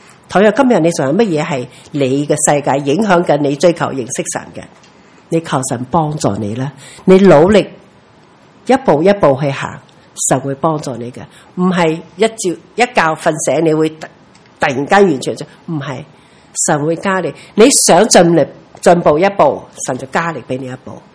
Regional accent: Hong Kong; 我哋香港人冇机会当兵，所以唔知道战场。

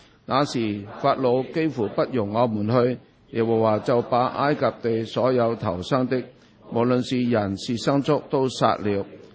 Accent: China; 咁我哋中国人呢都有呢个习惯

